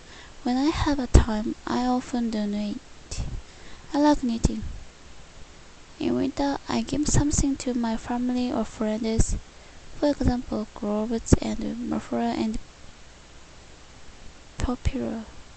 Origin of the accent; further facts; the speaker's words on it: Spain; English is a second language; I'm from Spain. Do you know it? It is a beautiful country.